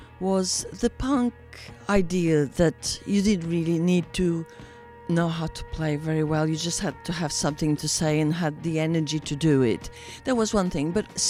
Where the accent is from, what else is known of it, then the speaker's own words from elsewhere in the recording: Madeira, Portugal; I was born in Madeira, which is a Portuguese island. It was a small town where I lived, 100,000 people. We didn't have an airport at the time. We didn't have television in Madeira.